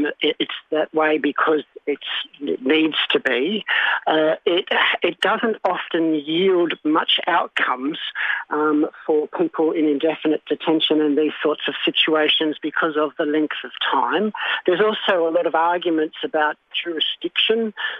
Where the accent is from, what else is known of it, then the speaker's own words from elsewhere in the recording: Australia; Fundamentally, I was sort of outraged on a very sort of human level as an Australian citizen